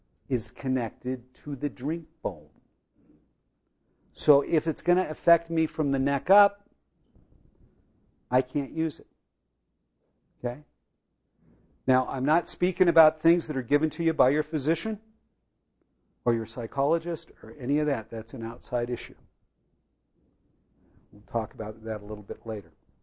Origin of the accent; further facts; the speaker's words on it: California, United States; Now, I know that I'm from California